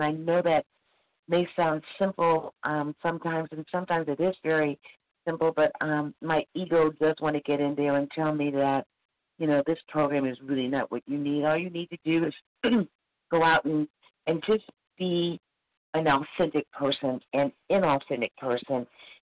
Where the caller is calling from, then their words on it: Missouri, United States; Sorry, I'm calling from Missouri.